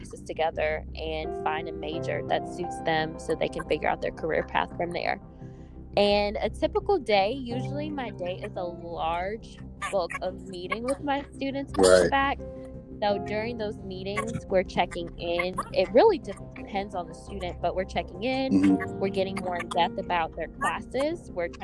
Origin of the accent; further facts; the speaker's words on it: Chicago, Illinois, United States; I'm from Chicago.